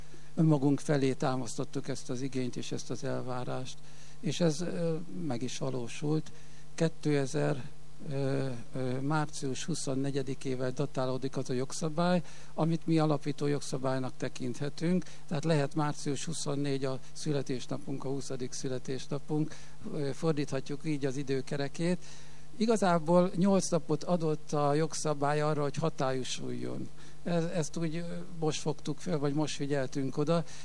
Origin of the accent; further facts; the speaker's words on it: Miskolc, Borsod-Abaúj-Zemplén, Hungary; Én Miskolcon nőttem föl